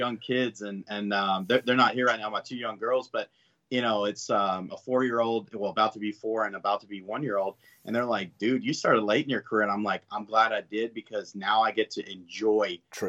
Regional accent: San Angelo, Texas, United States; also born or lived in Abilene; I was born in Abilene, but, Abilene, Texas.

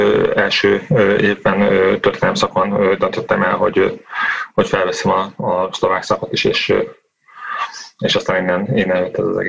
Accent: Budapest, Hungary; semmilyen kötődésem nincsen, tehát egy budapesti magyarországi magyar vagyok.

